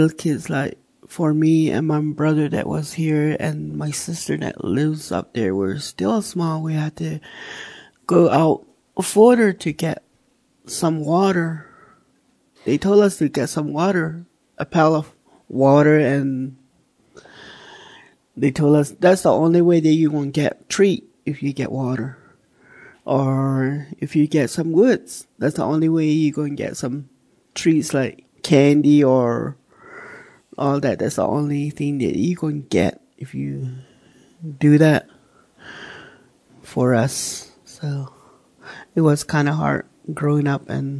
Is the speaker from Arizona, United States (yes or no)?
yes; Sweetwater, Arizona, United States; I'm from Sweetwater, Arizona.